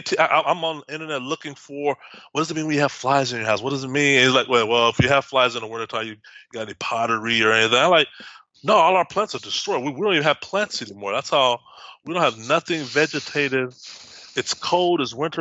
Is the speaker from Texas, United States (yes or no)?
yes; Texas, United States; And I'm from Texas, and I've had my life experiences with flies.